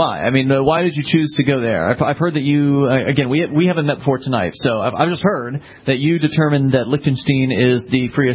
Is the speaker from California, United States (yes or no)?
no; Sarasota, Florida, United States; Oh, wow, me too. I was born and raised down there.